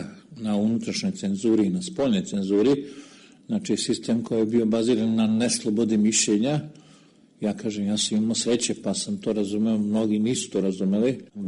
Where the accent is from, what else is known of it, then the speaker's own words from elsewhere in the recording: Belgrade, Serbia; Rođen sam u Beogradu